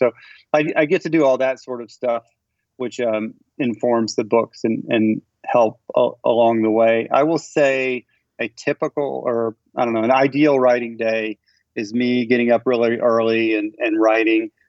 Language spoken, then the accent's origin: English; Memphis, Tennessee, United States; I would say maelstrom, but I'm from Memphis, Tennessee.